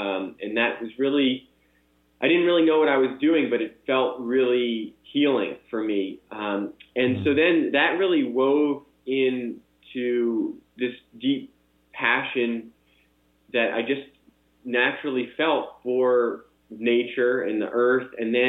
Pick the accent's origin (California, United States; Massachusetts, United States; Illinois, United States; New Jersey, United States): Massachusetts, United States; Boston; I grew up in the Boston area and in a Jewish household, and we celebrated the Friday night Sabbath